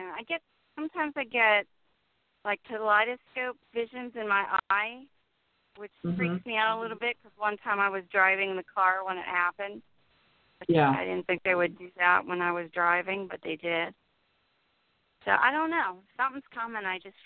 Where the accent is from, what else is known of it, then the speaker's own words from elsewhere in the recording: Pennsylvania, United States; Yeah, I grew up in Pennsylvania.